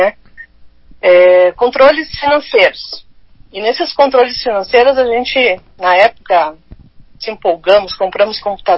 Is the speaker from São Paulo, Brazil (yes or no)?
no; Curitiba, Paraná, Brazil; also born or lived in Santa Catarina; eu moro em Curitiba, né, desde bebê, mas eu sou de Santa Catarina, eu sou nascida em Santa Catarina. Mas só que de Curitiba, posso me considerar uma curitibana, porque estou desde bebê aqui, né?